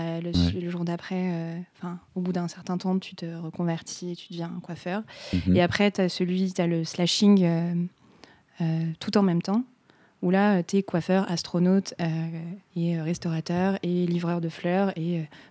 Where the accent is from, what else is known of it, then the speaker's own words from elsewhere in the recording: Brittany, France; now in Nantes, France; j'ai 30 ans. Je suis bretonne du sud Finistère, j'habite à Nantes.